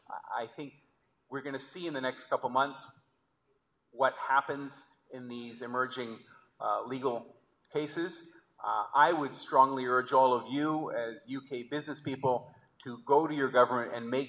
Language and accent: English; Canada; I'm a Canadian